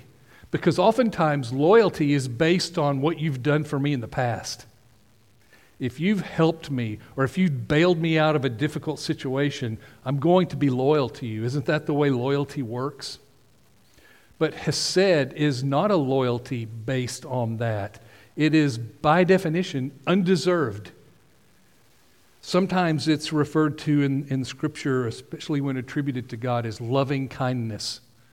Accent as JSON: {"language": "English", "country": "United States", "said": "I'm not Jewish, so if you're Middle Eastern or Jewish, please forgive me. I'm an American. I'm going to say it like Americans do."}